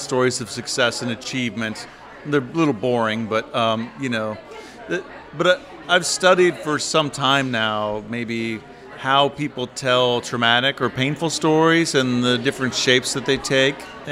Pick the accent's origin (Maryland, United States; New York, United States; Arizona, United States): Arizona, United States; now in California, United States; I grew up in Arizona.